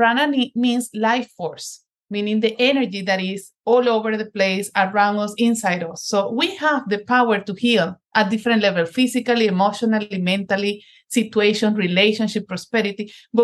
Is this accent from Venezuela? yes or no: yes; Venezuela; moved away as an adult; now in Boston, United States; I moved from Venezuela. I'm originally from Venezuela to Boston to do an MBA program.